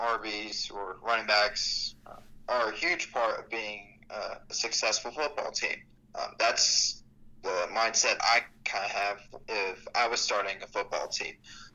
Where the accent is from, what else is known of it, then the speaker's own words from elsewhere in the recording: the Carolinas, United States; they're in the Carolinas, I'm from Carolina, why not start following the Panthers?